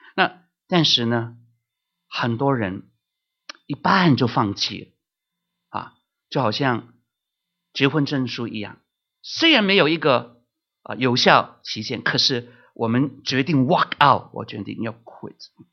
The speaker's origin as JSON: {"language": "Chinese", "country": "Hong Kong", "tie": "born there", "said": "我因为在香港出生那香港是这个特区嘛 ，special region"}